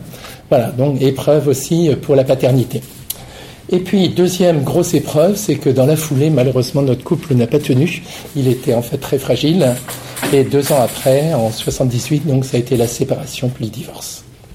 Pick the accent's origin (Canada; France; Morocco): France; Brittany; born there; je suis né dans le Finistère en 1948, à une époque, vous voyez, où la religion était encore très traditionnelle. Et en fait, bon, j'avais des parents pratiquants